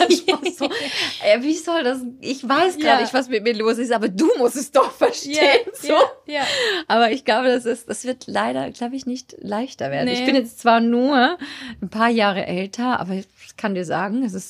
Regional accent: Switzerland; in der schönen Schweiz, in meiner Schweiz, in meiner Heimat.

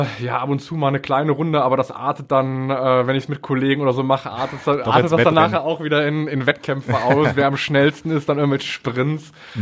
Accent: Bonn, North Rhine-Westphalia, Germany; also born or lived in Essen; Und von daher würde ich sagen, halt aufgewachsen in Bonn und Essen.

